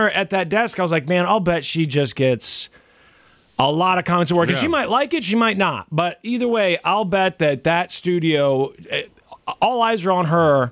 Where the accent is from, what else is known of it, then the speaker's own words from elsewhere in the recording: Missouri, United States; But he was served with a lawsuit this week out of Missouri, my home state there, from his sister.